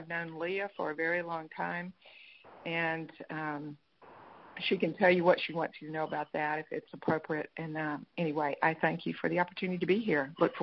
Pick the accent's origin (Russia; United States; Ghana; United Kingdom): United States; Florida; now in Texas, United States; I'm from Florida, so Pam Olson, I look forward to meeting you. I've got lots of folks in Florida I would like to connect you with.